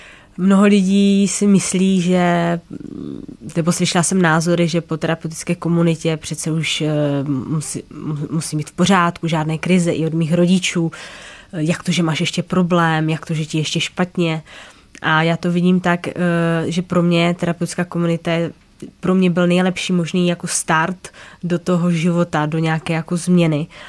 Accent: Ostrava, Moravian-Silesian Region, Czechia; now in Prague, Czech Republic; Já teda pocházím z Ostravy

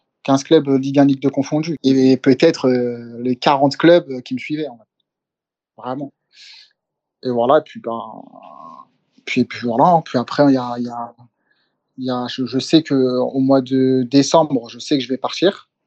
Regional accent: Martinique; Et après, bon, je suis martiniquais, hein.

